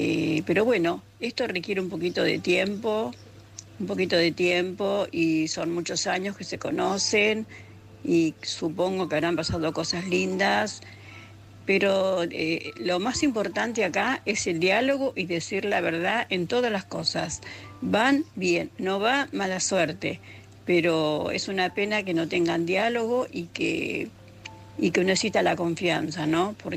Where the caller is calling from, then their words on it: Palma, Balearic Islands, Spain; de Palma de Mallorca.